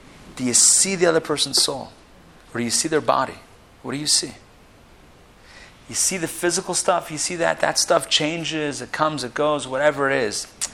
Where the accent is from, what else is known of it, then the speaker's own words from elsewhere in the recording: Pittsburgh, Pennsylvania, United States; I'm from Pittsburgh also, just so you know, in case no one knew.